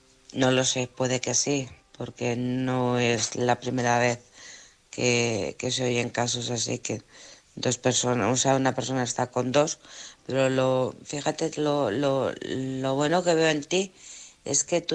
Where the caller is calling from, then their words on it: Alcorcón, Community of Madrid, Spain; de Alcorcón.